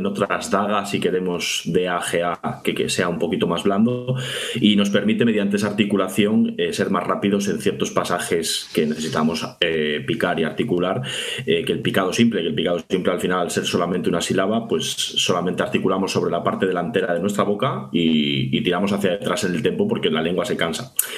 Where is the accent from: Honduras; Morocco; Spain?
Spain; León, Castile and León; now in Asturias, Spain; David estaba dando clase en Asturias, en Gijón, y yo soy de León. Entonces decidí venirme para Asturias